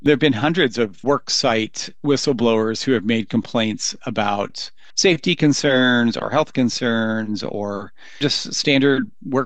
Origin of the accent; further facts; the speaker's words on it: Richland, Washington, United States; Yeah, I was born and raised in Richland, Washington. My family's the same, so I have a long history of family there. My hometown